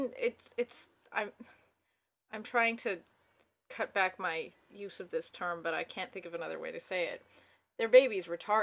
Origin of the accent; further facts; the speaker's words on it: Edmonton, Alberta, Canada; Like Edmonton, my hometown, has kind of the same group of, like, 25